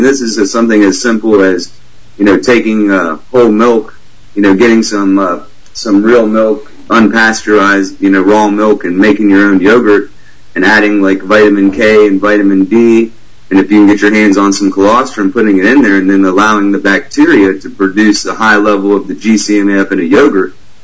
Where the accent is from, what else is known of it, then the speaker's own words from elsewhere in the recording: Terrace, British Columbia, Canada; In Terrace, British Columbia, my hometown.